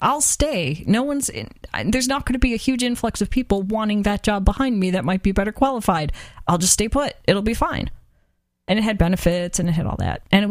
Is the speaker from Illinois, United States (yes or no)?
yes; Chicago, Illinois, United States; And I'm from Chicago with the teachers unions, right?